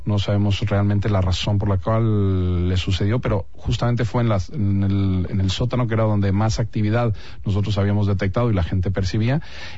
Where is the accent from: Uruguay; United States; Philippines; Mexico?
Mexico; born there; Yo nací en México, sí, ya hace 37 años.